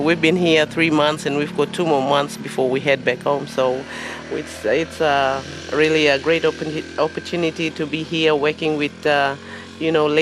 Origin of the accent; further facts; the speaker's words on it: Enga, Papua New Guinea; I come from Papua New Guinea, up in the highlands of Papua New Guinea, the coldest place in PNG, and it's Enga province.